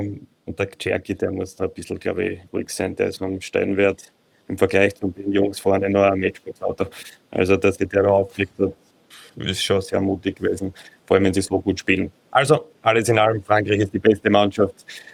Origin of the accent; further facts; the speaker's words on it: Austria; Also da ist ähnlich wie bei uns in Österreich